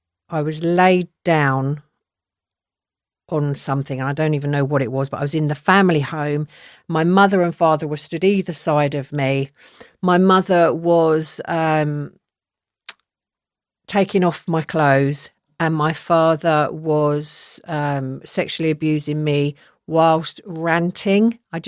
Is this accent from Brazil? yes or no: no; London, United Kingdom; now in Surrey, United Kingdom; So my background now is I'm from Southwest London. I spent my first 10 years there. I spent the next 10 years in, well, maybe more than that, actually, my sort of adult, young adult life in West London. I now live in Surrey